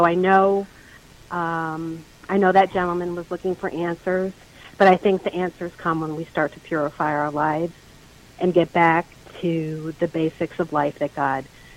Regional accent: United States; And I think the thing that we can do as American citizens is strengthen ourselves so people can think clearly.

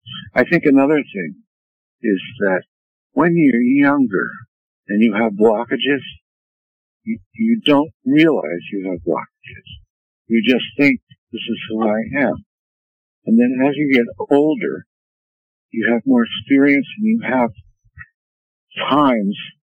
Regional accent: Perth, Western Australia, Australia; from Perth, Western Australia.

